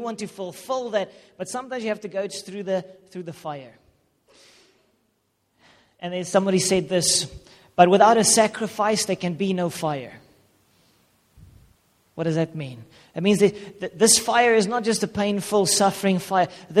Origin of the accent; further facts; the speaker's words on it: Paarl, Western Cape, South Africa; this is the family you come from, this is the town you come from. I come from Paul in the Western Cape.